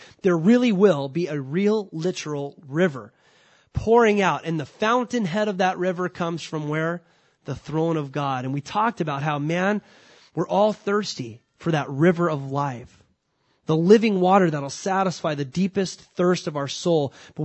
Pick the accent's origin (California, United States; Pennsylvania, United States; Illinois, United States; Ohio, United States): California, United States; I grew up in Southern California, so I'm used to fruits.